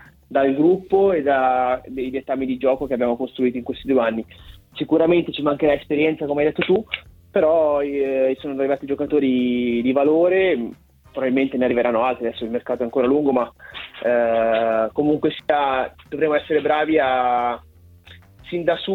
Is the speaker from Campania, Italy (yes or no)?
no; Bergamo, Lombardy, Italy; a Bergamo, quindi sarà super emozionante sia ritornare ai professionisti dopo 2 anni per me